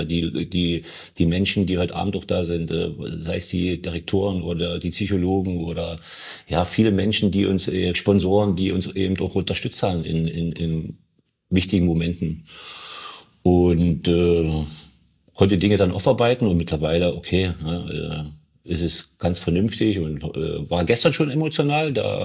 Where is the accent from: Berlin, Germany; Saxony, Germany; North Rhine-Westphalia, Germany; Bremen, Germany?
Saxony, Germany; Wittichenau; born there; ich bin nicht in Hoyerswerda geboren, ich bin in Wittichenau geboren, weil damals die Krankenhäuser waren überfüllt in der Kleinstadt.